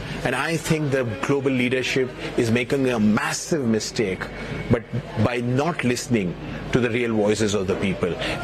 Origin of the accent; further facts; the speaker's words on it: India; I come from India.